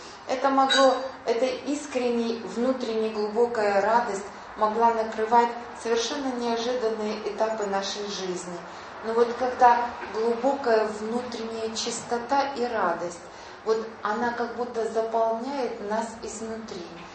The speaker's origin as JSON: {"language": "Russian", "town": "Simferopol", "region": "Crimea", "country": "Ukraine", "said": "У нас там, я сама из Симферополя, рядом Бахчисарай"}